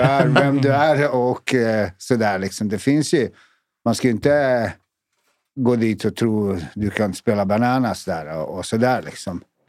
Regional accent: Fittja, Stockholm County, Sweden; born or raised there

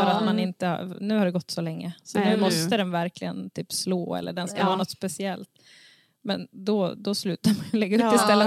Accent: Sund, Västernorrland County, Sweden; jag kommer från Sund och det var väl minst så här det jag sa, att jag ska inte bo i Domsjö

